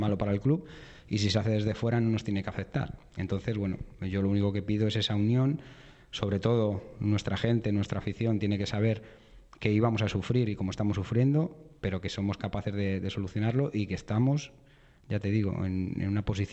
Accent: Madrid, Community of Madrid, Spain; soy de Vallecas, de que soy rayista

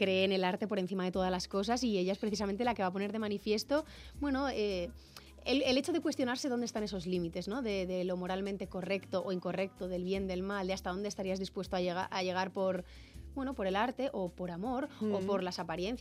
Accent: Madrid, Community of Madrid, Spain; somos pocos de Madrid

